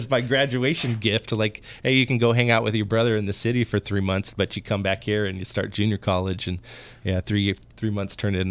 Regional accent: San Ramon, California, United States; And, and I grew up in the East Bay in San Ramon, so they were really hitting up, Napa Valley in the early 80s.

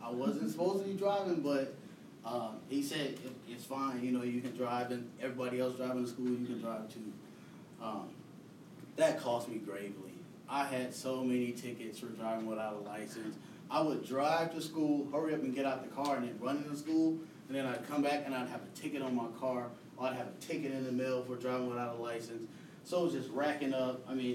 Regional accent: Chicago, Illinois, United States; Well, I didn't know, I mean, we're from Chicago. I didn't know the laws.

